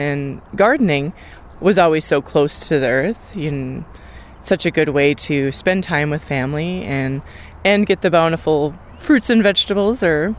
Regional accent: Bemidji, Minnesota, United States; My parents are both from Cass Lake originally. I was born in Bemidji, and then I kind of ended up back in Bemidji in my high school years and went to college here.

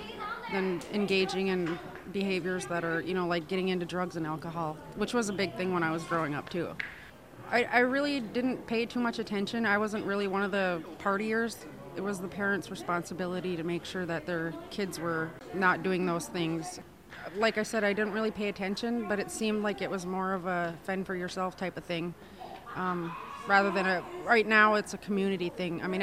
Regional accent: Boys Fort, Alaska, United States; I grew up in Boys Fort. But back then it was a lot more remote and we didn't really have a whole lot.

